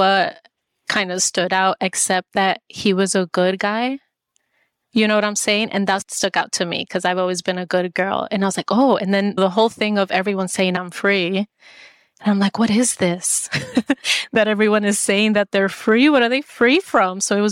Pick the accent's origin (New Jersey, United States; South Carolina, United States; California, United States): New Jersey, United States; Jersey City; also born or lived in El Salvador; In Jersey. So I was born in El Salvador, but at the age of 5, I went to Jersey, and that's where I grew up. Jersey City. I'm a city girl.